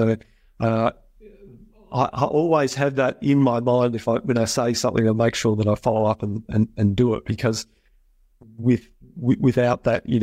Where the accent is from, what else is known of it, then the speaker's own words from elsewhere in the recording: Melbourne, Victoria, Australia; I was brought up in Melbourne. I was born in Wantirna, out in the northern suburbs of Melbourne.